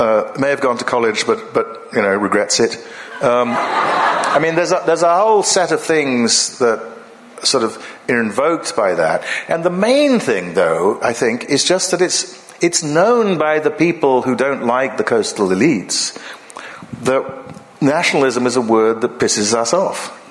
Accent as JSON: {"language": "English", "country": "Ghana", "tie": "born or raised there", "said": "which I grew up in Ghana"}